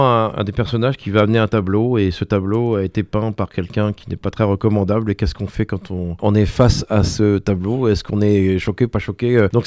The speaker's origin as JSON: {"language": "French", "region": "Normandy", "country": "France", "said": "nous on a presque honte de dire je suis normand, mais bon sang, on est normand quoi"}